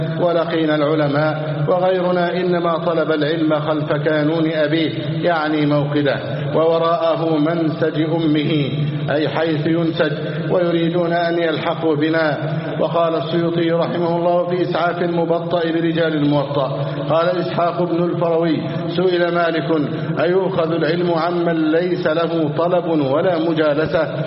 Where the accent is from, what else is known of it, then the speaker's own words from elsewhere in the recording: Egypt; اللهم احفظ بلدنا مصر أمنا أمانا.